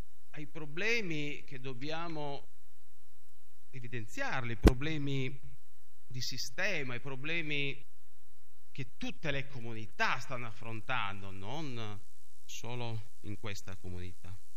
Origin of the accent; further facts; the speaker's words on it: Sorso, Sardinia, Italy; Quindi ascolto i sorsesi e li sto ascoltando per ritrovare sintonia e intesa con il mio paese, con i miei concittadini di altissimo valore e di profonda esistenza.